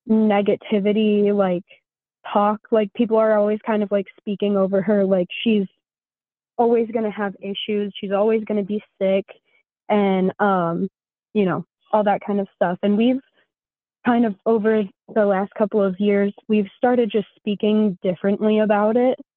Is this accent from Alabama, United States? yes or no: no; Michigan, United States; I'm from Michigan.